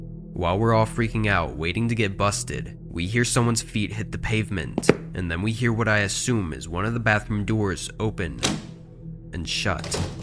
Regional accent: Midwest, United States; My friends and I grew up in the Midwest, and if you know anything about the Midwest, it's that there's nothing fun to do.

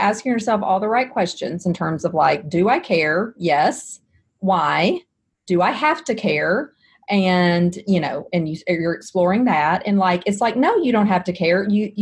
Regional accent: the South, United States; I mean, I'm from the South, so it's like, just God bless that brain.

